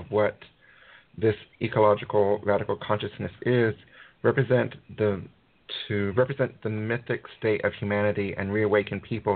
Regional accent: Texas, United States; this year I'm going to be moving back to my home state of Texas

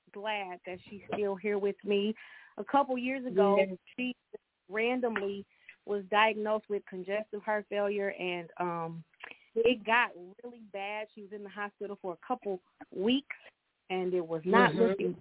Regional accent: Michigan, United States; during my book launch this Saturday here in my hometown in Michigan

